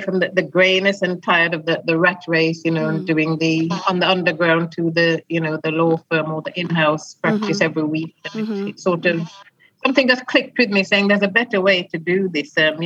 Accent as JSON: {"language": "English", "region": "Clarendon", "country": "Jamaica", "tie": "born or raised there", "also_born_or_lived": "West Midlands", "moved": "as an adult", "lives_now": "London, United Kingdom", "said": "Yes, I was born in the West Midlands, and I first went to Jamaica with my parents just before my 12th birthday. We lived in Clarendon, and I spent my entire teens on the island and returned to England 10 years later. I went to live in London."}